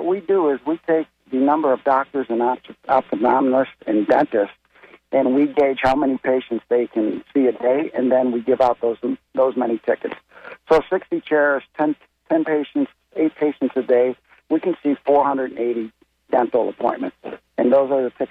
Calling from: Bradenton, Florida, United States; I'm calling from Bradenton, Florida.

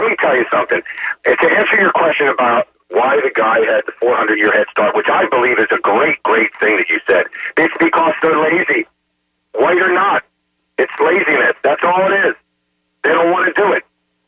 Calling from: Tampa, Florida, United States; I'm in Tampa.

